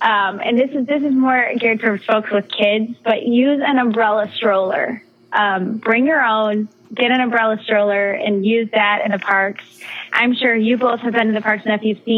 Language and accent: English; Chicago, Illinois, United States; I mean, I'm from Chicago, and Chicago O'Hare is a gigantic airport.